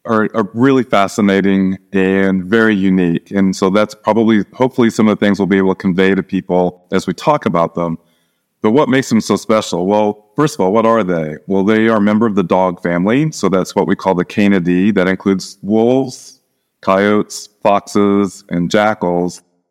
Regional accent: Kansas, United States; as a small boy, I grew up in Kansas, a little tiny town, little small town in rural Kansas.

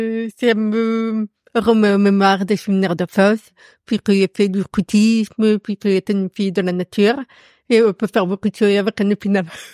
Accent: Paris, Île-de-France, France; Et mes parents se sont séparés quand j'avais 9 ans et j'ai passé le reste de mon enfance à Paris.

